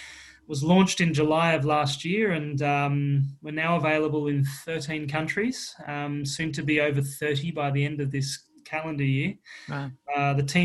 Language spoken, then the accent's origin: English; Queensland, Australia; accent: Australian; myself and my co-founder, Carl, we're both from Queensland